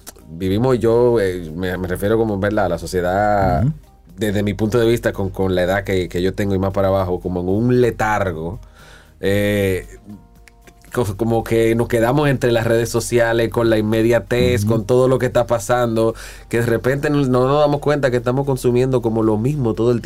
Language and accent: Spanish; Dominican Republic; seguir trabajando lo nuestro como dominicano